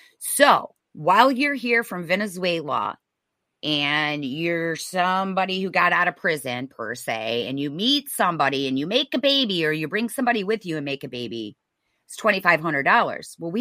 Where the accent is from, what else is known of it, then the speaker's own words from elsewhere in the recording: Michigan, United States; This morning on Fox, Michigan was tied, you know, and being my home state, I pay close attention to that.